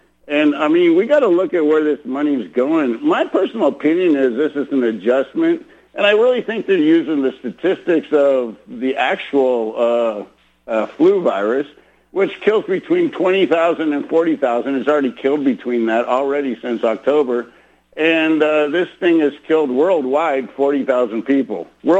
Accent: Texas, United States; now in California, United States; from Texas, but I'm working in California right now

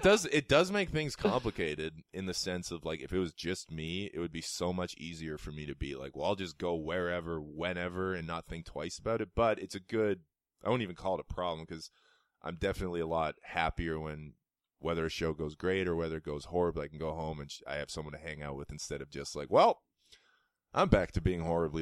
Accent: Canada; I felt pride in being Canadian, and I'd never felt that before. And I don't want to leave Canada.

